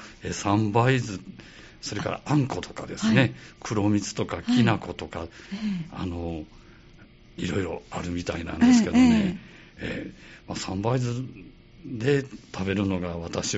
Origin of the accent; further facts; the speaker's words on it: Miki, Hyogo, Japan; 私の出身は三木なんですけど